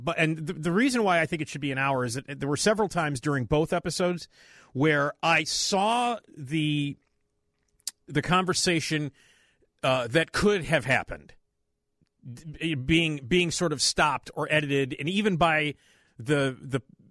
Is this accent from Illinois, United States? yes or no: yes; Chicago, Illinois, United States; it was being a Chicagoan, you know, a lifelong Chicagoan